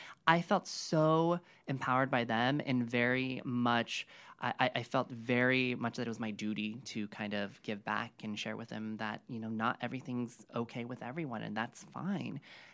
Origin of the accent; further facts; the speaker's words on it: New York, United States; being a New Yorker who was very independent all my life and having to depend on my parents.